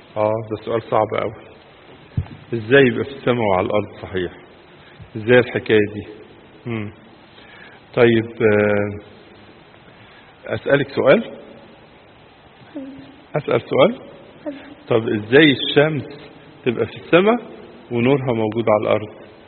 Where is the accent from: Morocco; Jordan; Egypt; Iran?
Egypt; قالوا بلاش نروح القدس الا كلنا كمصريين، المسيحيين والمسلمين يروحوا يا بعض.